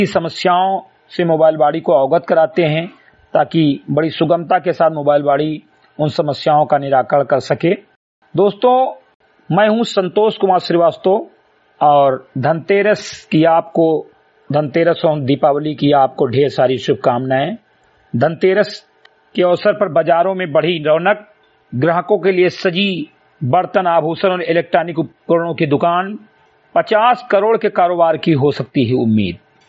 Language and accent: Hindi; Uttar Pradesh, India; ग्राम सभा से मेरी विकासखंड मेनपुरवा जनपद बहराइच का मूल निवासी हूं